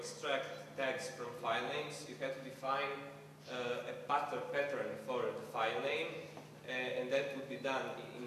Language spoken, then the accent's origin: English; Croatia; I'm from Croatia